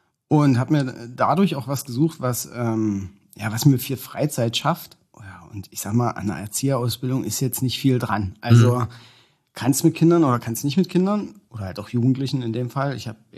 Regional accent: Wahrenbrück, Brandenburg, Germany; born there; Genau. Genau, aus Warenbrück, aber das wird auch kämmen.

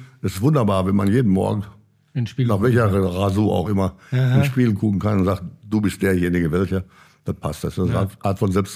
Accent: Marl, North Rhine-Westphalia, Germany; born there; Ich bin geboren in Mahl, das ist eigentlich auch am Rande des Ruhrgebiets, schon Teile sind schon fast schon Richtung Münsterland. Ja, ja. Aber geprägt eben auch durch Zechen, ne? Ja. Auguste Victoria und Zeche Brassard und so weiter und so weiter. Mit einem großen Chemiewerk, CWH

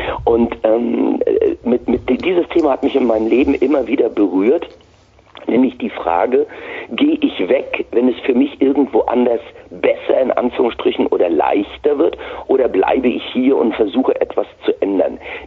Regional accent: Mecklenburg-Vorpommern, Germany; ich bin hier in der Region Mittleres Mecklenburg zur Schule gegangen

